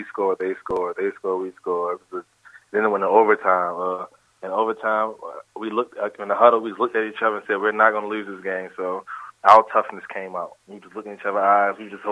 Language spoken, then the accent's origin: English; Baltimore, Maryland, United States; You know, here, just one thing I come from Baltimore, toughness is something that you can't get rid of, because when you go back home, that's just something that you have to have